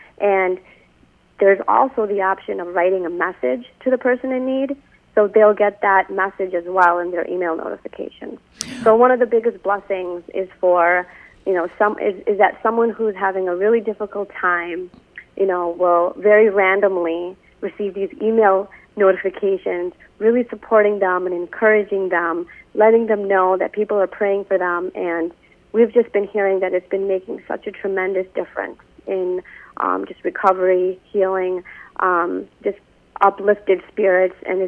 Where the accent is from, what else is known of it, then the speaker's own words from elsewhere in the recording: Chicago, Illinois, United States; I grew up here in the Chicagoland area, came from a very faith-filled Catholic family